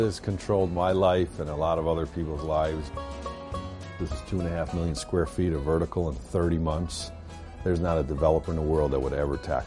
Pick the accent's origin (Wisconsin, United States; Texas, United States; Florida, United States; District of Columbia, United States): Wisconsin, United States; I take a lot of pride in telling people I'm a cheesehead. I don't even say I'm from Wisconsin.